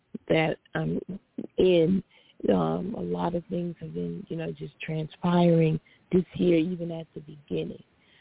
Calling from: North Carolina, United States; from North Carolina.

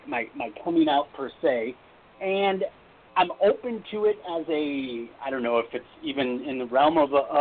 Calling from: California, United States; I'm calling from California.

